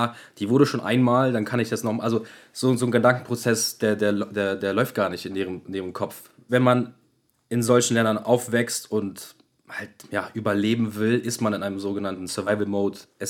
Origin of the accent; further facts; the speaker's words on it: Kosovo; Und ich bin ja selbst aus dem Kosovo und habe auch Familie in Albanien.